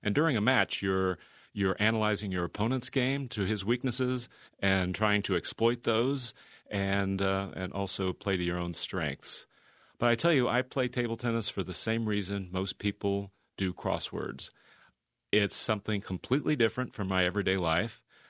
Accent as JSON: {"language": "English", "town": "Pleasantville", "region": "New York", "country": "United States", "tie": "born or raised there", "said": "So I now own my own table tennis club in my hometown of Pleasantville."}